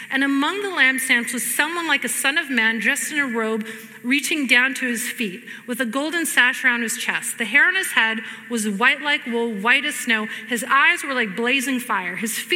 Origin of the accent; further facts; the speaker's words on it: Greece; I'm from Greece, and we do infant baptism. Because it's an Orthodox country.